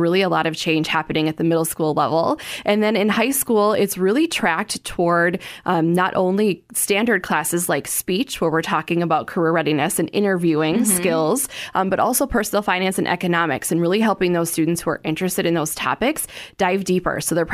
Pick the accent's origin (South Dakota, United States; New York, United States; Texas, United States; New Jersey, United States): South Dakota, United States; Sioux Falls; I grew up here in Sioux Falls, but did not have the JA program.